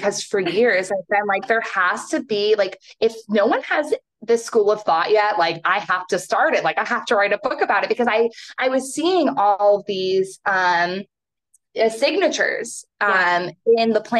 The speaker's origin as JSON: {"language": "English", "region": "Massachusetts", "country": "United States", "tie": "born or raised there", "said": "It's so funny growing up in Massachusetts. It's like, oh, we pray for sunny days."}